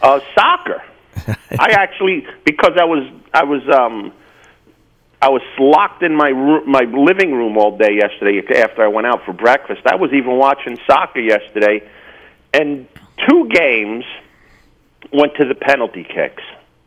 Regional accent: Jersey City, New Jersey, United States; I grew up with in Jersey City.

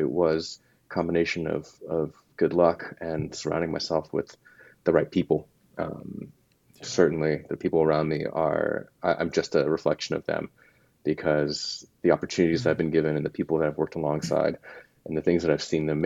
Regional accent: California, United States; I grew up in the Bay Area, so I knew what it was like, what Google was like.

